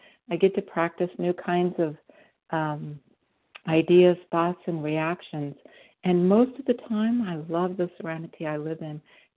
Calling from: Mesa, Arizona, United States; I'm calling from Mesa, Arizona

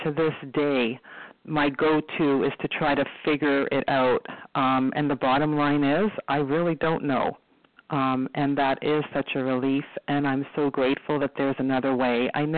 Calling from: Toronto, Ontario, Canada; I'm calling from Toronto, Ontario.

